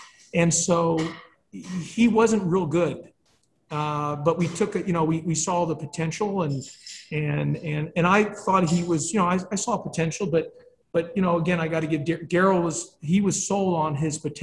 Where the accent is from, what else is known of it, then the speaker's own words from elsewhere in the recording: Houston, Texas, United States; I've said this before, I grew up in Houston, Texas, and one of my favorite players was Akeem Olajuwon.